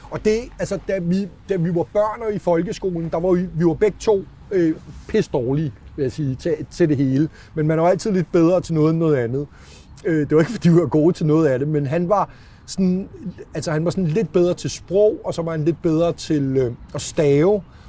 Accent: Hellerup, Capital Region of Denmark, Denmark; Jeg voksede op i Hellerup.

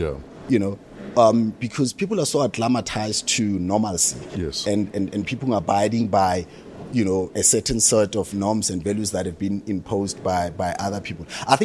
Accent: Soweto, Gauteng, South Africa; I was born in Shawela in Soweto, spent the first 6 years of my life there.

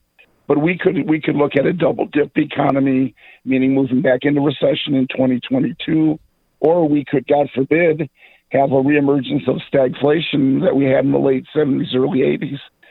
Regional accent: Detroit, Michigan, United States; I'm 63, growing up in Detroit, went to St. Mary's

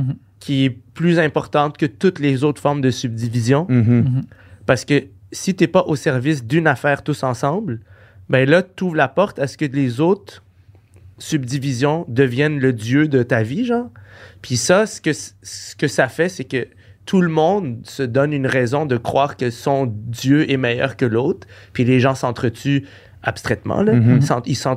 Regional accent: Quebec, Canada; Fait que, je veux dire, moi, je suis Québécois.

